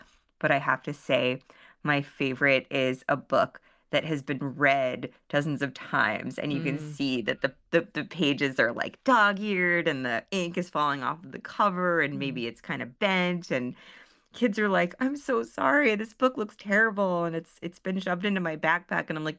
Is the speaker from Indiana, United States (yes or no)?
no; San Francisco, California, United States; It was just one page in my hometown paper in the San Francisco Chronicle.